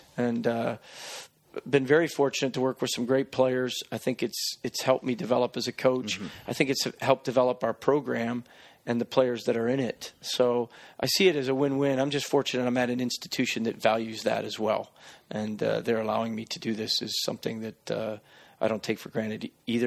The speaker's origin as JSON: {"language": "English", "town": "Detroit", "region": "Michigan", "country": "United States", "said": "I come from Detroit, and that's hockey town."}